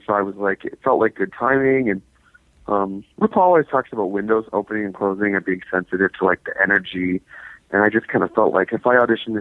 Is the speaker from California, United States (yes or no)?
no; Milwaukee, Wisconsin, United States; whenever I tell people I'm from Milwaukee, they're like, oh, you're from Milwaukee?